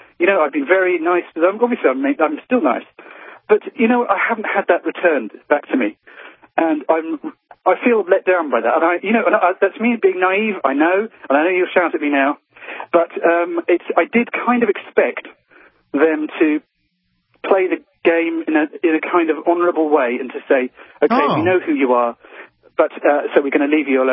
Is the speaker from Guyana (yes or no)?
no; England, United Kingdom; I'm coming at this, you know, obviously as an English guy, middle class, you know, well brought up, by my middle-class parents.